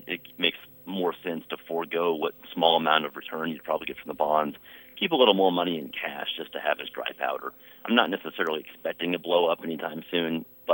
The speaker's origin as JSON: {"language": "English", "region": "Texas", "country": "United States", "said": "I'm from Texas, so clearly I'm biased here"}